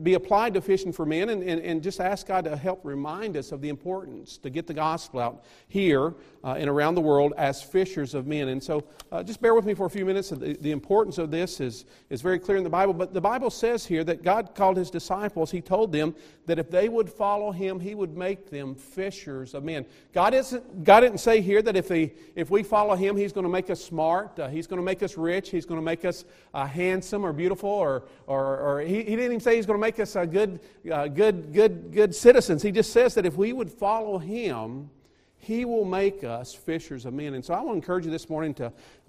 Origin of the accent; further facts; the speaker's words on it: Alabama, United States; when I grew up in Alabama on the Tennessee River.